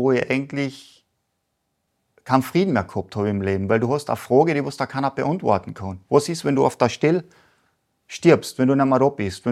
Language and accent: German; Carinthia, Austria; Ja, ich komme von Kärnten, das ist ganz im Süden von Österreich.